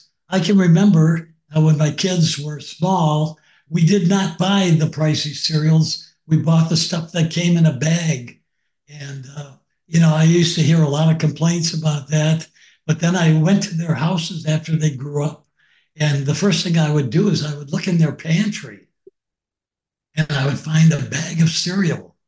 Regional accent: Wisconsin, United States; I'm a cheesehead from Wisconsin.

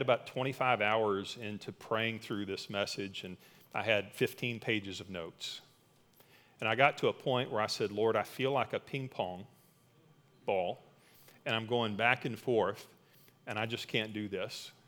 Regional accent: Texas, United States; of whom the names of them were I can't pronounce because I'm from Texas.

